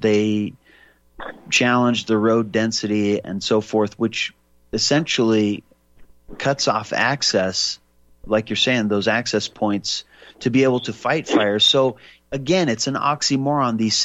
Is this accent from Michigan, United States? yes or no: no; Libby, Montana, United States; born there; I was born in Libby, Montana, and my grandparents owned a laundromat next to Empire Foods there across from the mill called the Mighty Clean.